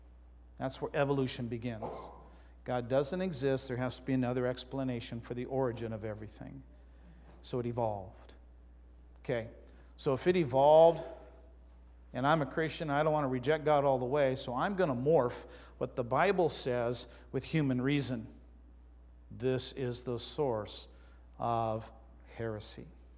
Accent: Arizona, United States; I'm from Arizona.

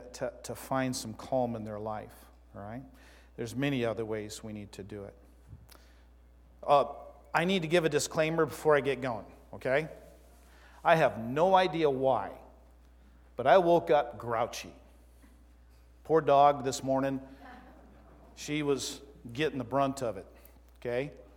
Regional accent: Arizona, United States; I'm from Arizona.

